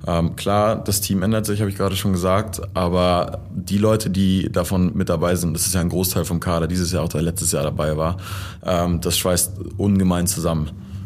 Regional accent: Wedel, Schleswig-Holstein, Germany; wir sind beide in Wedel groß geworden

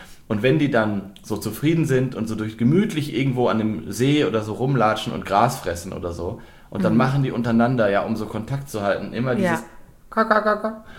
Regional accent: North Rhine-Westphalia, Germany; obwohl ich ja weit weg bin, aus NRW

